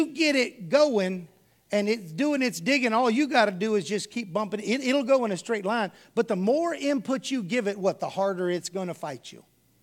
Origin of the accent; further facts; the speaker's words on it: Houston, Texas, United States; I grew up mostly in Houston. But I spent most all my summers in Cuero.